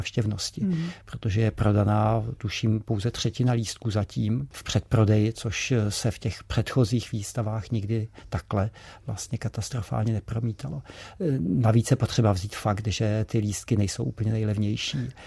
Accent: Jihlava, Vysočina Region, Czechia; tak jsem si v knihovně v Jihlavě, odkud pocházím

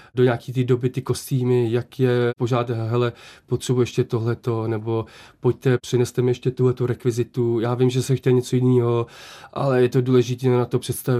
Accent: Prague, Czechia; Já jsem vyrůstal v Praze a když zapomínám česky, tak já jsem hrdý Čech.

